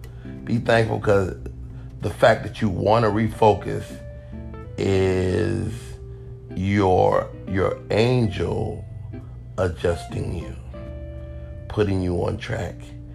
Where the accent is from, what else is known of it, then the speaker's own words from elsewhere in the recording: Chicago, Illinois, United States; My mother's claim to fame is that, well, we're from Chicago.